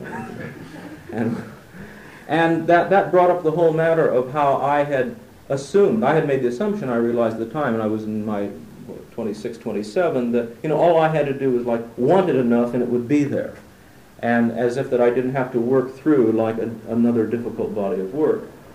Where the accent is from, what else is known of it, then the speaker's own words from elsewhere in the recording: United States; I was saying this as an American for whom, you know, America is the land of freshmen, right?